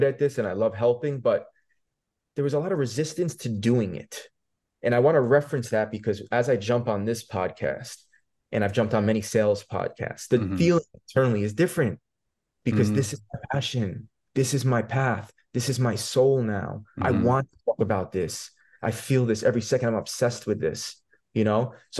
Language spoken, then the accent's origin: English; New York, United States; I grew up in New York, so it's happening there.